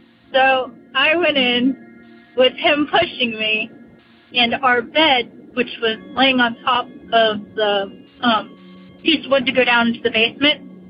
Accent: Pittsburgh, Pennsylvania, United States; I am from Pittsburgh, PA, and this is my ghost story.

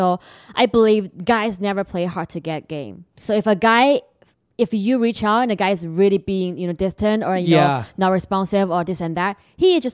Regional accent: Shanghai, China; I cannot let other people hear about this, but I'm from Shanghai, so I have a proud image.

